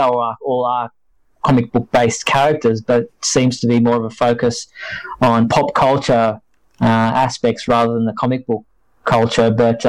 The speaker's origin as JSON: {"language": "English", "country": "Australia", "said": "I guess the novelty of being an Australian in the U.S. probably helps."}